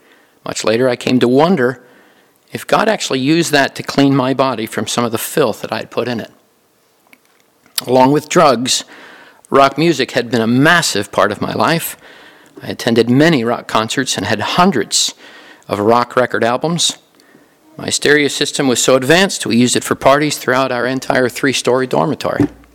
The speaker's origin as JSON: {"language": "English", "region": "Pennsylvania", "country": "United States", "tie": "born or raised there", "said": "I grew up in Pennsylvania and lived in the same house all the way through high school."}